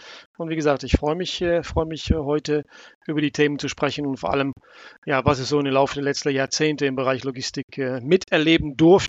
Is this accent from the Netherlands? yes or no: yes; Amsterdam, North Holland, Netherlands; German is a second language; Ich kann das aus meiner Heimat berichten, in Amsterdam